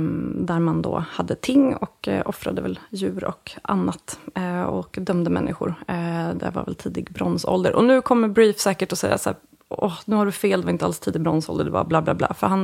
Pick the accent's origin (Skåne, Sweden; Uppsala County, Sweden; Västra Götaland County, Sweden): Uppsala County, Sweden; Bärlinge; Jag växte upp på landet utanför Uppsala i en liten håla som heter Bärlinge.